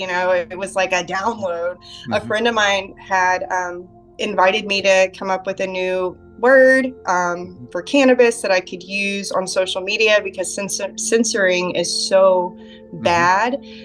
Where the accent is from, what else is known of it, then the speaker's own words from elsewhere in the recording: the South, United States; I mean, it could be Kanavasana. I'm from the South.